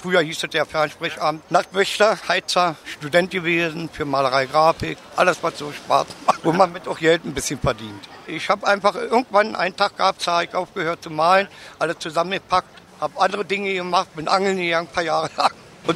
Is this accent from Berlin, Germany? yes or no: yes; Berlin, Germany; Ich bin Berliner.